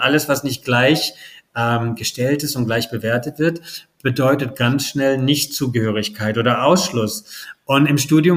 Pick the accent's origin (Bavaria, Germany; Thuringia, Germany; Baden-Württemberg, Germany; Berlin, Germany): Baden-Württemberg, Germany; ich bin aufgewachsen im Schwarzwald, Also am Hochrhein, wunderschön